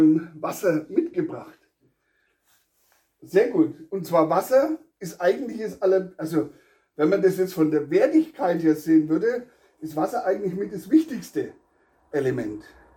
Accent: Bavaria, Germany; So sagt man es bei uns in Franken öfters.

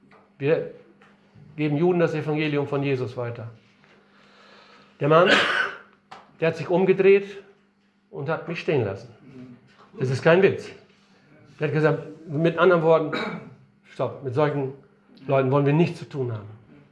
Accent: Northern Germany, Germany; wir sind ja waschechte Norddeutsche, wir können kein Russisch.

